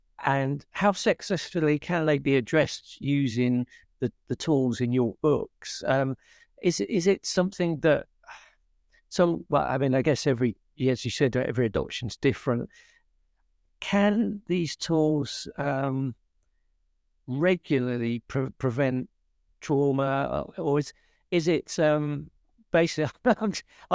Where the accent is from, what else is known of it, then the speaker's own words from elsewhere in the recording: United Kingdom; perhaps this is because I'm British, which is we tend to cover up, don't talk about it